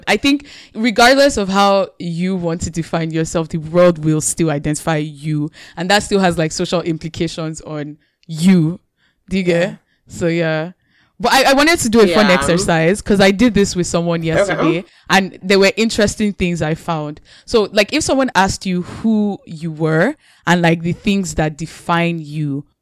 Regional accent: Nigeria; When I was describing myself yesterday, I used words like, first of all, I feel like I'm Nigerian.

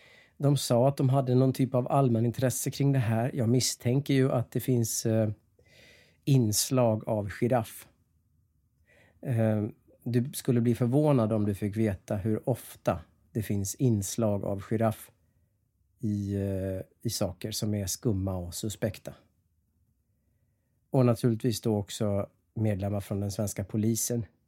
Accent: Skinnskatteberg, Västmanland County, Sweden; Jag är från Skinnskatteberg, skrek jag.

